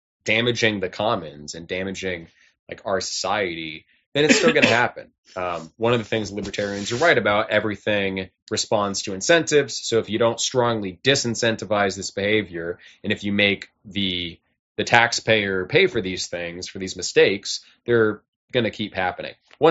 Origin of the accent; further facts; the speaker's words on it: California, United States; growing up in Southern California, I feel like it was almost at that level.